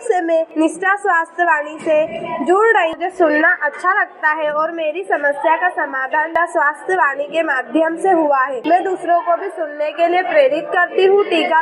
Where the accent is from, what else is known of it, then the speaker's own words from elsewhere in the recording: Pandhana, Madhya Pradesh, India; और मैं पंधाना से हूँ।